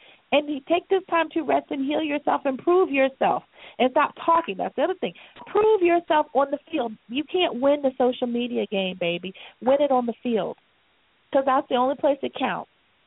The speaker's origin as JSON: {"language": "English", "region": "the South", "country": "United States", "said": "I'm from the South originally, so I love the Big Easy."}